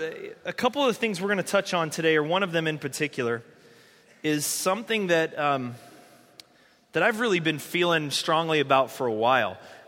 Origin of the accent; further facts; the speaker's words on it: the South, United States; but I'm from the South.